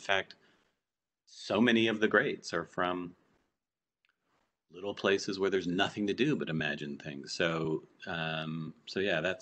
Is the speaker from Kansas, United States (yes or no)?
no; Baton Rouge, Louisiana, United States; I remember I grew up in Baton Rouge, Louisiana